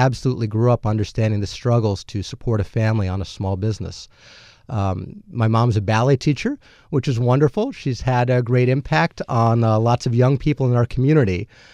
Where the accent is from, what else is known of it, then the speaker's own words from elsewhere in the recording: New York, United States; I grew up in Ulster County here in the Hudson Valley and really had the opportunity to live the American dream. I'm a graduate of our public schools, Kingston High School.